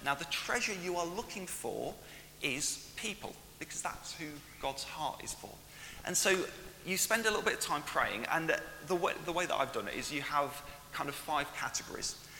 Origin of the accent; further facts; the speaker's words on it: Ashby de la Zouch, East Midlands, United Kingdom; Now, I grew up in Ashby de la Zouche, which isn't far away from here, and I was living in Ashby at that time